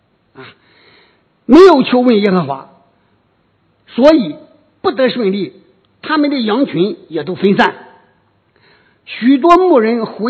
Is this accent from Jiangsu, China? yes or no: yes; Changzhou, Jiangsu, China; 可能咱们常州人不一定知道